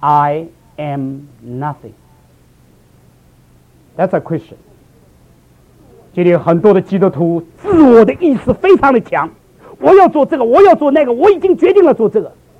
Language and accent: Chinese; China; 因为我是个中国人